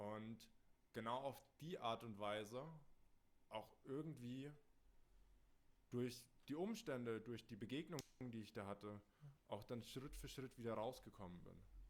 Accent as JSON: {"language": "German", "town": "Rimbach", "region": "Hesse", "country": "Germany", "said": "bei uns in Rimbach, wo ich herkomme, da gibt es so einen kleinen Sportpark."}